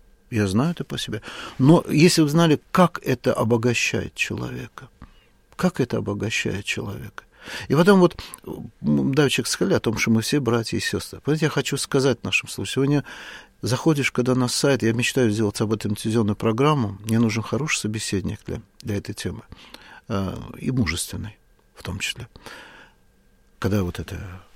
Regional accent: Azerbaijan; Я русский азербайджанец. Есть такая великая тайна.

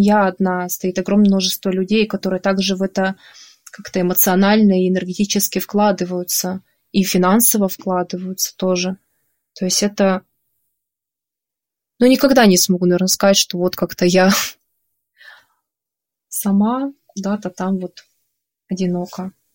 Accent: Norilsk, Krasnoyarsk Krai, Russia; also born or lived in Yekaterinburg; now in Saint Petersburg, Russia; Я так вот путешествую. Сама я из Норильска.

